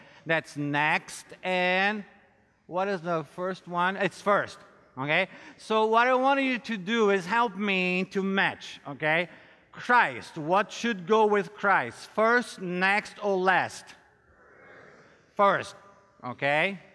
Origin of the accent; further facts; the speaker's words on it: Brazil; English is a second language; now in United States; And like I said, I'm from Brazil and I have a slight accent.